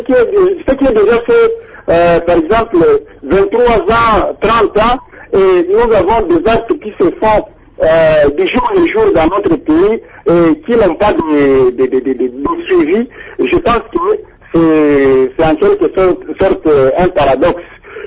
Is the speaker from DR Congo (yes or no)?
yes; DR Congo; ici chez nous en RDC